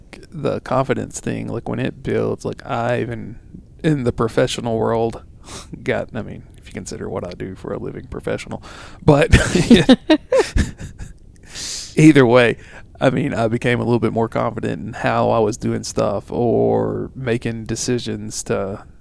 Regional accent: Bible Belt, United States; So, as you can probably tell from our accents, we are from the Bible Belt area.

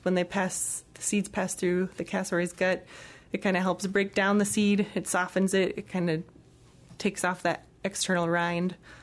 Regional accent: Minnesota, United States; I'm from Minnesota, so encountering black bears, they're kind of intimidating, but for the most part, they just stick to themselves.

